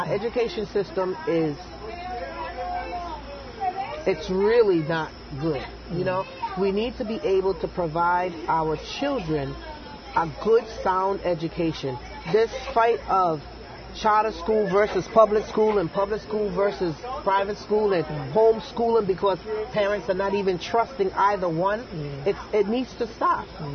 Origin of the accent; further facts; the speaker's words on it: Panama; now in United States; cuando me criaron ahí en Panamá, cuando vinimos para acá a Rhode Island